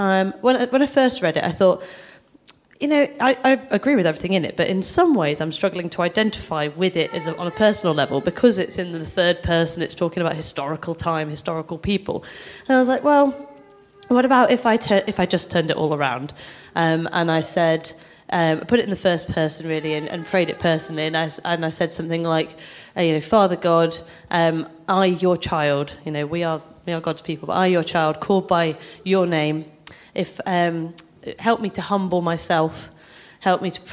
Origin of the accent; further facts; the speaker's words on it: Nottingham, East Midlands, United Kingdom; also born or lived in London; was about 7 and I moved to Nottingham and I'd never heard it used as an urban slang for cool before. I came from London and nobody had used it there